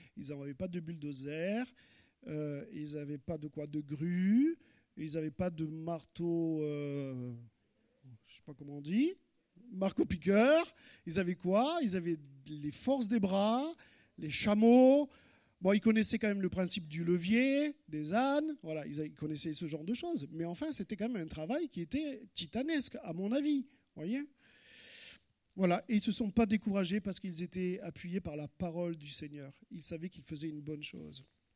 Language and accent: French; Nîmes, Occitanie, France; nous on contemple des ruines chez nous à Nîmes